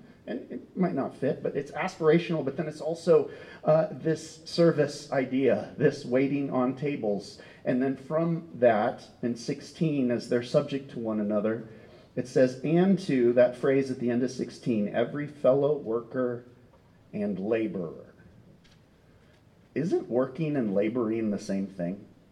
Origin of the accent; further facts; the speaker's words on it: United States; But then I thought, I'm an American.